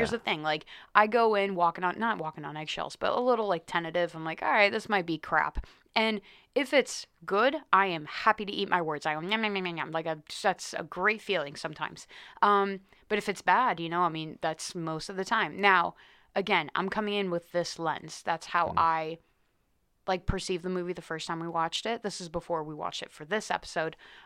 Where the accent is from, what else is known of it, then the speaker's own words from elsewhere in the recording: California, United States; Yeah, growing up in California, we're a little different out there.